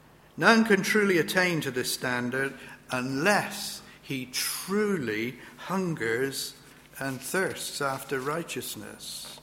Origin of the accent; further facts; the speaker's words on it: Bristol, South West England, United Kingdom; this little Swedish 17-year-old was in Bristol, my hometown.